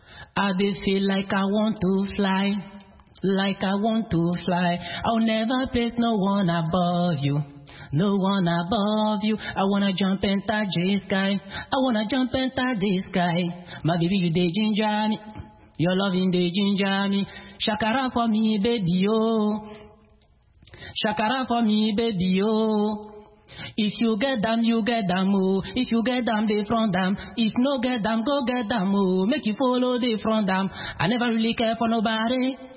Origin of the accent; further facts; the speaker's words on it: Côte d’Ivoire; born there; moved away as an adult; also born or lived in Burkina Faso / Ghana; je suis né en Côte d'Ivoire, après le bac, rejoindre le Burkina pour une année, aller au Ghana pour mes études universitaires.